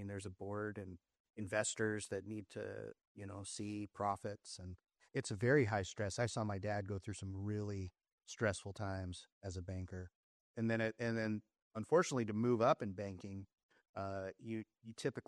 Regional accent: Yuma, Arizona, United States; also born or lived in Florida, United States / Alabama, United States; I grew up in Yuma. I was born in Florida. My family moved to Alabama. My brother was born. Then they moved to Arizona, I think Wickenburg first.

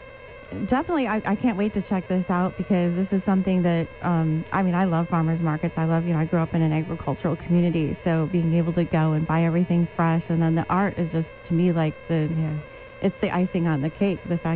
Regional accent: Illinois, United States; now in Yuma, United States; I'm originally from Northern Illinois. I lived here a long time, but cold, cold is relative.

